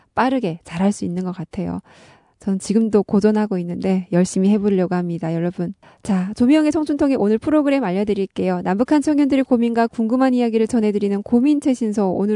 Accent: North Korea; now in South Korea; 저는 탈북민 방송원

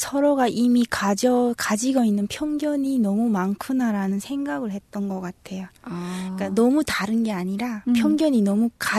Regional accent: North Korea; now in South Korea; 나처럼 북한에서 왔어도

